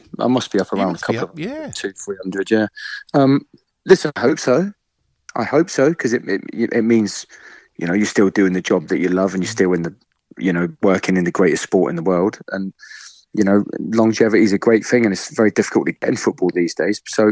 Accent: Plymouth, South West England, United Kingdom; I'm from Plymouth, born and bred.

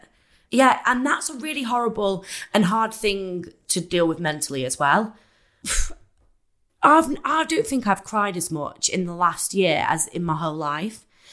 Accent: Manchester, North West England, United Kingdom; I'm from Manchester

